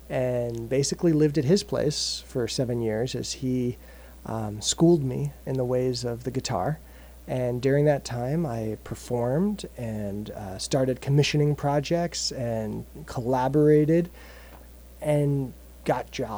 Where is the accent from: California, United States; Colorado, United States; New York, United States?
Colorado, United States; Denver; also born or lived in Oklahoma; No, I was born in Oklahoma and raised in Colorado.